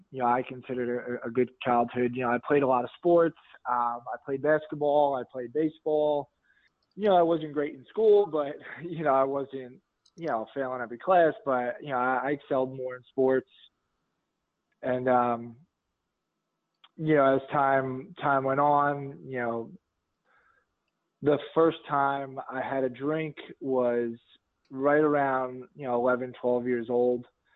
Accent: Staten Island, New York, United States; my sobriety date is August 28th, 2012. I was born in New York. I was born in Staten Island, New York.

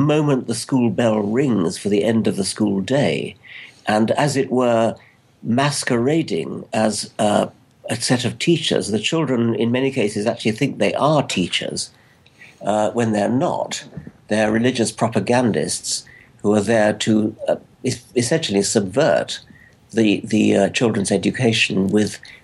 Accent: United Kingdom; Well, I'm not American, as you can gather, and so the idea of the separation of church and state is not something that in Britain we have, rather to my regret.

